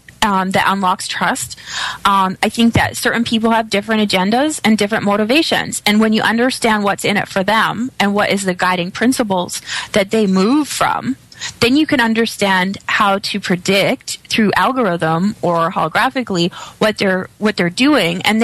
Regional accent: Canada; now in United States; And I've been here in the United States for 2 years. And it's taken, as a Canadian, it's taken me a little bit of time to adjust

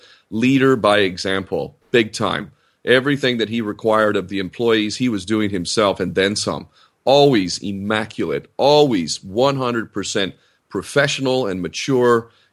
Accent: United States; I was also born and raised in America and grew up to believe that my nation is the greatest in the world

